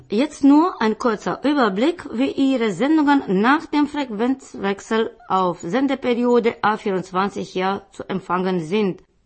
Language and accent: German; Gera, Thuringia, Germany; Auch in meiner Heimatstadt Gera gab es mal eine Schmalspurbahn